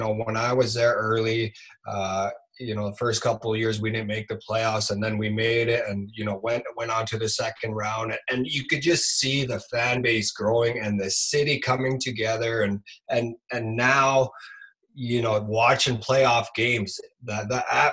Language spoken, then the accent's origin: English; Nunavut, Canada; But that being said, you know, growing up in Nunavut has kept me grounded, kept me true to my roots